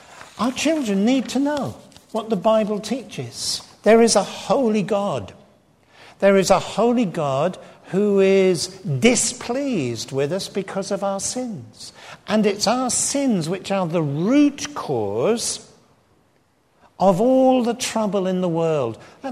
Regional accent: England, United Kingdom; Sorry, forgive me, I'm English.

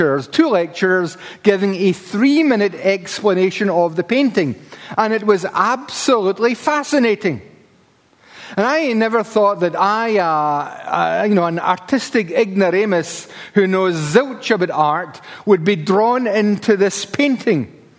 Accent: Paisley, Scotland, United Kingdom; I'm from Paisley, and we don't do that sort of thing.

